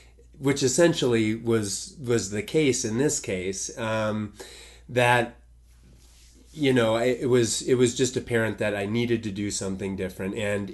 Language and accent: English; Boulder, Colorado, United States; And I grew up in Boulder.